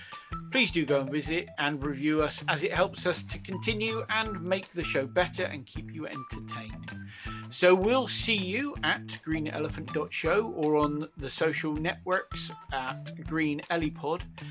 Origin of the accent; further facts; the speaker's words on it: United Kingdom; And we're British. We always like having that stiff upper lip.